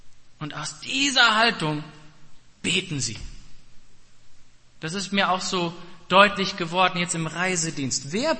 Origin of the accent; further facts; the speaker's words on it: Germany; Und er kommt aus Indien und ich komme aus Deutschland und wir sind trotzdem eins.